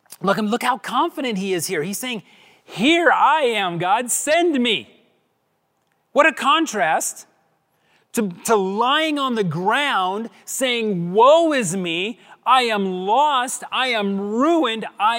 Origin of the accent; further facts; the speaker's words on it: the South, United States; And that does describe a bunch of people that I grew up with down in the South.